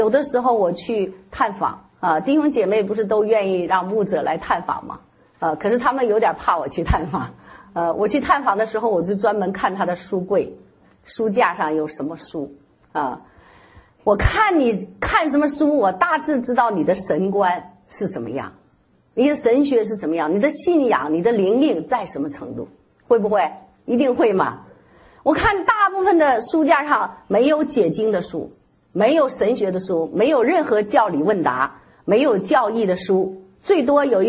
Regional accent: China; 我们从中国来的

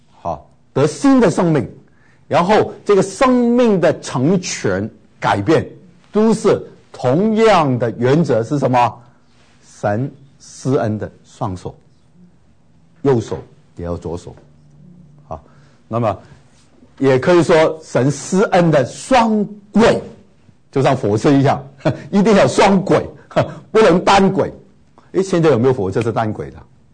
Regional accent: Hong Kong; also born or lived in Taiwan; 香港长大，从来那个牧师都不讲圣灵的

